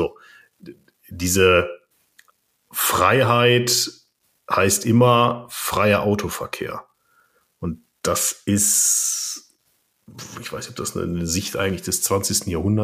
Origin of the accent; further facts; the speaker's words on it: Germany; Aber auch da tun wir uns als Deutsche also schwer